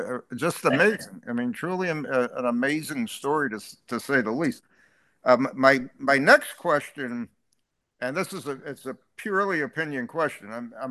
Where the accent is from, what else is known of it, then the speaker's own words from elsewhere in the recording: Connecticut, United States; You know, I grew up in Connecticut, so I knew I had a 1 o'clock game and I had a 4 o'clock game.